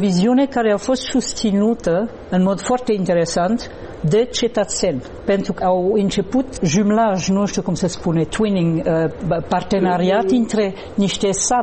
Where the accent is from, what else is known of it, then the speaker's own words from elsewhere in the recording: Grand Est, France; Romanian is a second language; Eu sunt originară din Alsacia, m-am născut în Alsacia, am o bunică care a avut patru naționalități diferite în cursul vieții, care nu a vorbit în viața ei franceză corect și nu a vorbit nici germană corect